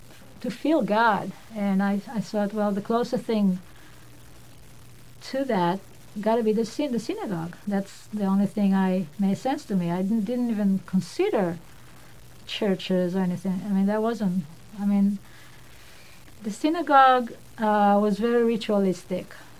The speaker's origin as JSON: {"language": "English", "country": "Israel", "tie": "born or raised there", "said": "I grew up in Israel, secular family."}